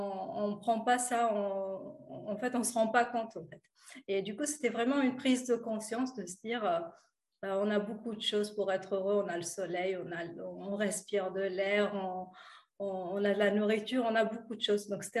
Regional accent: Tunisia; moved away as an adult; c'était de quitter mon pays d'origine qui est la Tunisie. Donc, j'ai fait ça à l'âge de 25 ans.

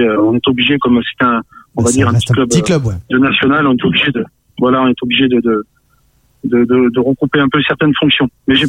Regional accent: Grenoble, Auvergne-Rhône-Alpes, France; je suis grenoblois

